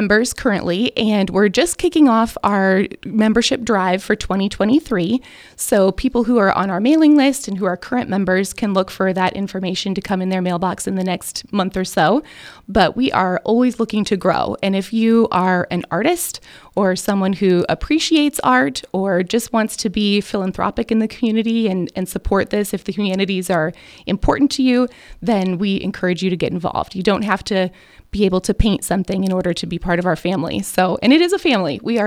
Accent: Fremont, Nebraska, United States; now in Omaha, United States; So I grew up here in Fremont.

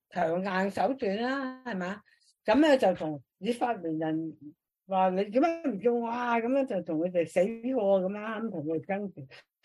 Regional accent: Guangdong, China; 我哋即係廣東人啦，即係唔係嗰啲練過嗰啲啊？一般廣東人咧，佢講唔到嘅，因為我哋廣東人唔卷嚟噶嘛

